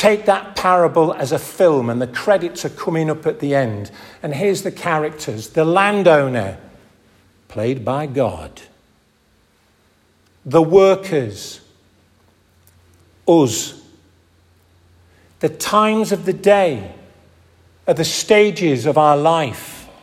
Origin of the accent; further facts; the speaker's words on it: Hull, Yorkshire and the Humber, United Kingdom; My hometown Hull, fellas used to queue up by the dockside with a black book